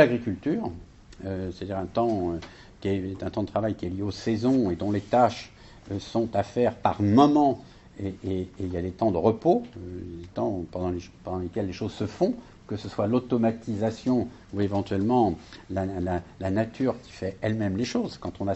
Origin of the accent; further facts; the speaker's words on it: France; parce que je suis français